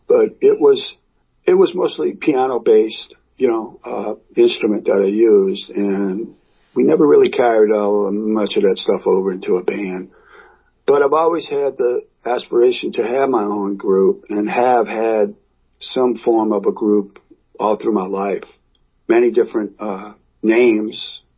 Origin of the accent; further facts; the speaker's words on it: New Orleans, Louisiana, United States; here growing up in New Orleans, you know, I did tons of weddings and convention parties